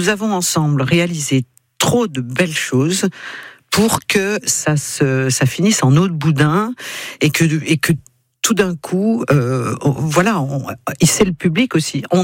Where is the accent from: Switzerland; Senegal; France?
France; Je lui ai dit, oui, je suis française.